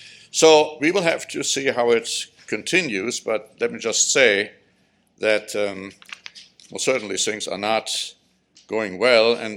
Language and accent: English; Germany; I mean, when I grew up in Germany